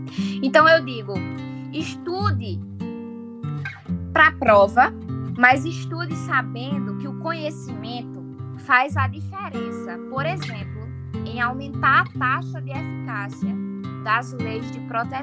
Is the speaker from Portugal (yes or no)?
no; Northeast Brazil, Brazil; enquanto nordestinos e nordestinas